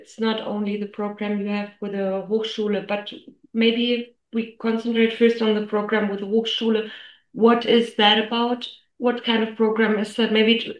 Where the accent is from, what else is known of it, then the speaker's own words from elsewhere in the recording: Colombia; English is a second language; I come from Colombia, I did my BA there, and I studied mathematics